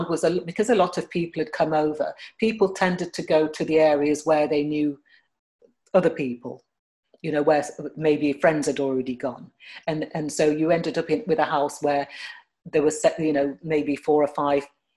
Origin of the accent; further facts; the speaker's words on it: Sheffield, Yorkshire and the Humber, United Kingdom; eventually they moved up to Sheffield, which is my hometown.